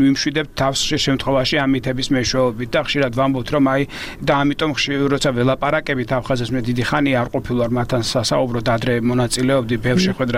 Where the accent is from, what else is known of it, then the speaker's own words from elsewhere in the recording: Samegrelo-Zemo Svaneti, Georgia; მეზობელი კუთხიდან ვარ, სამეგრელოდან ვარ წარმოშობილი